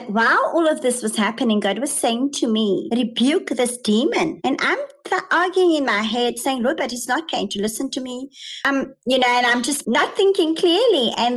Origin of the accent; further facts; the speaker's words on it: Cape Town, Western Cape, South Africa; as I mentioned, I come from the Cape Flats. And it's a drug-infested area amongst beautiful people.